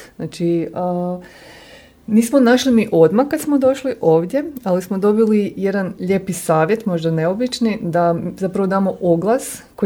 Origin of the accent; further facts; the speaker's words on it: Požega, Požega-Slavonia County, Croatia; moved away as an adult; now in Zagreb, Croatia; a ja sam rođena u Požegi, tamo sam isto do svoje 18. godine živjela i sam otišla onda na studij u Zagreb i nakon studija sam ostala raditi i živjeti u Zagrebu